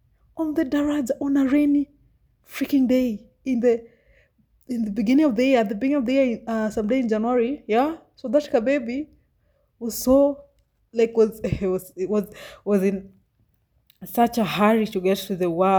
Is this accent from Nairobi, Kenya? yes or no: no; Ahero, Kisumu County, Kenya; born there; So I was born in Ahero, yeah. That was where I was born. I was born in Kisumu County. Ahero, if you, in case you don't know, Ahero is in Kisumu County. That was where I was born, in that Kadaraja. That was in the late 90s.